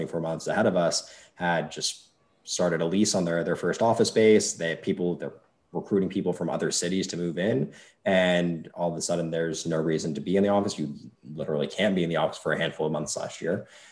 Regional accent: Philadelphia, Pennsylvania, United States; now in St. Petersburg, United States; So I was in Atlanta. My co-founder was in England. We grew up in the Philly area together.

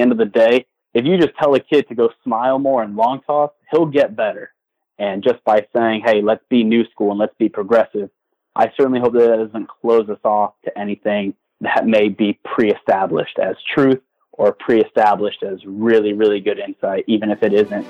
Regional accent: Miami, Florida, United States; also born or lived in Gainesville; I'm from Miami, Florida, and you know, Miami is a very unique place, riddled with talent, so much baseball all around.

